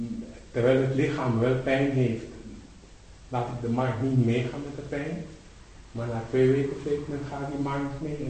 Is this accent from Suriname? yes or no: no; India; Dutch is a second language; Ik kom uit India en uiteindelijk voel ik me heel goed.